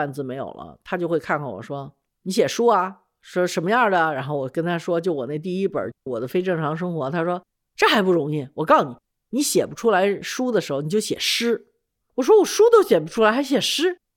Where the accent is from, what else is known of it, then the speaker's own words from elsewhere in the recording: United States; 但是因为我在美国长大就没这个概念